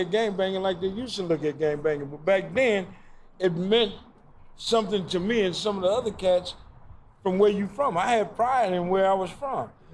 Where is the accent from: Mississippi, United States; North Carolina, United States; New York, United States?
Mississippi, United States; Oh, I ain't from nowhere. I'm from Mississippi.